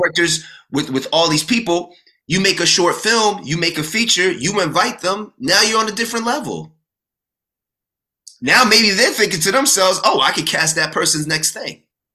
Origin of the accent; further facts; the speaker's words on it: Brooklyn, New York, United States; I'm from Brooklyn, so I'm authentically from Brooklyn.